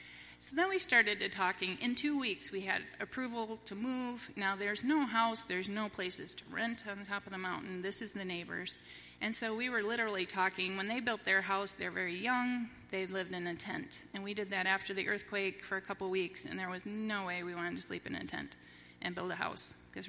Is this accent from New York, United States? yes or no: no; Allegan, Michigan, United States; And I grew up in Allegan. I'm Dutch by heritage.